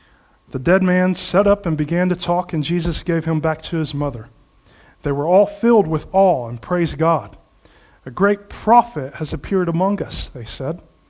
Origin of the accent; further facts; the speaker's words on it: Houston, Texas, United States; now in United Kingdom; No, I'm from Houston, Texas.